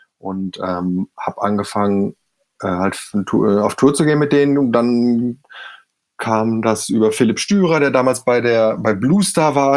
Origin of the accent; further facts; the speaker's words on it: Gütersloh, North Rhine-Westphalia, Germany; Ganz genau, nah an dir dran, Gütersloh, Westfalen.